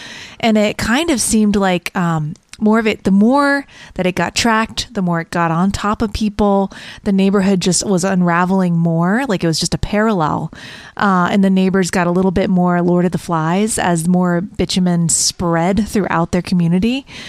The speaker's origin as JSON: {"language": "English", "region": "Florida", "country": "United States", "tie": "born or raised there", "said": "So I grew up in Florida, and we actually had a small sinkhole that opened up in our backyard."}